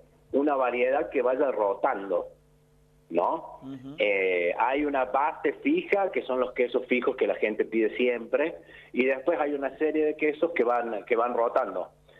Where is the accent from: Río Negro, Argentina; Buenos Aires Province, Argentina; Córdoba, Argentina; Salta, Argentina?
Córdoba, Argentina; Mendiolaza; yo quiero volver a mi ciudad natal, que es Mendiolaza